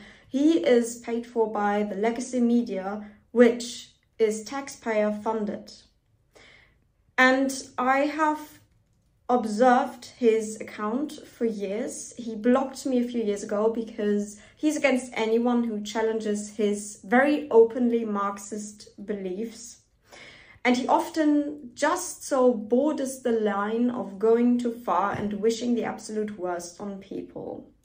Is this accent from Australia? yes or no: no; Germany; it has come to my attention from many friends in my home country that this is an attitude that is supported by many. El Hotzo inspires especially the younger generation in Germany